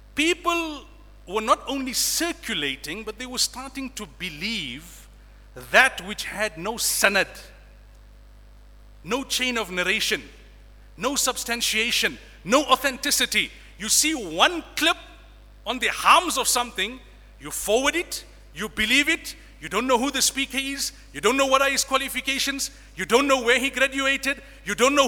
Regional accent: South Africa; Since when has the taxi industry become the benchmark of what is right and what is wrong for us as model South African citizens and Muslims?

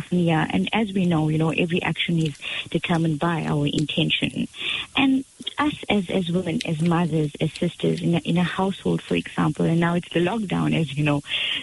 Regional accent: Durban, KwaZulu-Natal, South Africa; for having me all the way from Durban.

